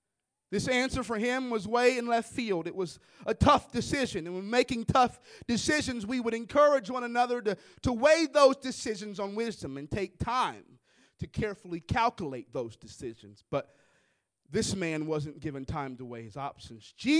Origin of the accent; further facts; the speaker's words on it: Kansas City, Missouri, United States; I'm from Kansas City originally, so I love me some barbecue, the home of barbecue.